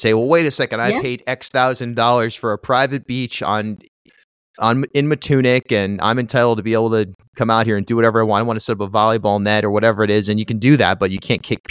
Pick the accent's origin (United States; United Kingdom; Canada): United States; Charlestown; I grew up in Charlestown